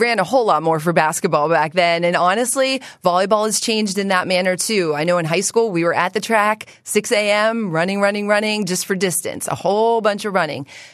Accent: Baden, Pennsylvania, United States; So I grew up in Baden, Pennsylvania, went to Ambridge High School, and at that time, not as much volleyball opportunity.

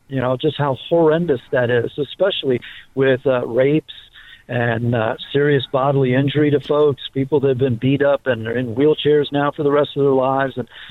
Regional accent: Miami, Florida, United States; I'm actually ex-deputy sheriff. I'm from Miami

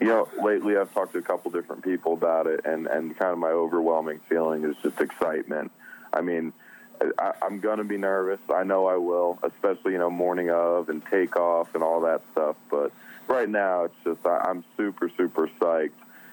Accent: New Jersey, United States; Hey, so I'm originally from New Jersey, so I still got a little bit of that in me, although my voice may be turning a little more southern.

